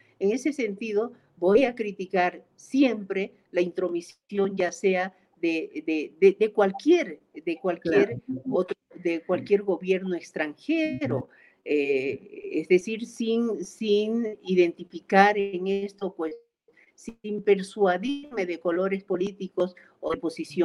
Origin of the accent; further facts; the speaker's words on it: Bolivia; como boliviana, debo rechazar esto, porque primero está mi país